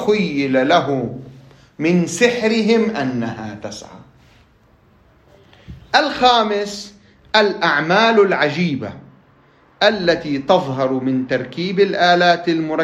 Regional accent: Lebanon

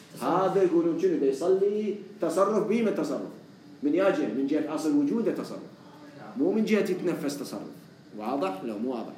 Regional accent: Najaf, Najaf Governorate, Iraq; أنا من النجف

